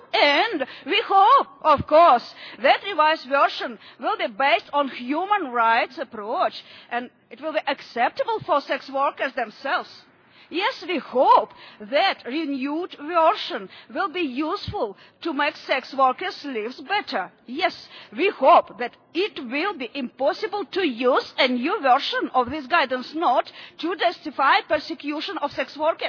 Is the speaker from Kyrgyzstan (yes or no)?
yes; Kyrgyzstan; I'm from Kyrgyzstan.